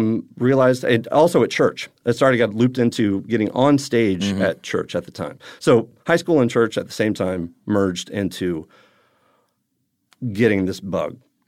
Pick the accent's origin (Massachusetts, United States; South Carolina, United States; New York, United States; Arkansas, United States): South Carolina, United States; Charleston; I grew up in Charleston until I was